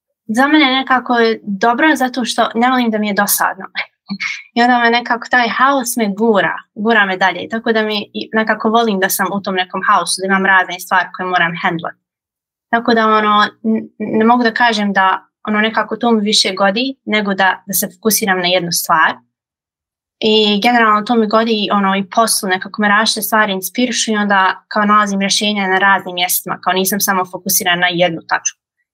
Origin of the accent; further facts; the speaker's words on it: Sarajevo, Federation of Bosnia and Herzegovina, Bosnia & Herzegovina; Pa ja sam iz Sarajeva. I trenutno se nalazim u Sarajevo.